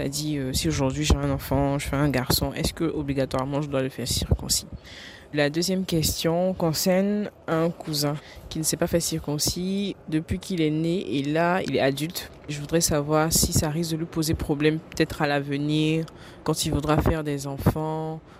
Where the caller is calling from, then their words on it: Côte d’Ivoire; de la Côte d'Ivoire, j'ai 25 ans.